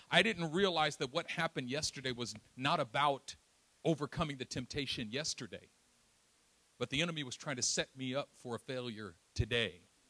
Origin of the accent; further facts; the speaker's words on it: Oakland, California, United States; I'm from East Oakland, so you know, I mean I don't talk like it and I don't look like it, but there's some East Oakland in me.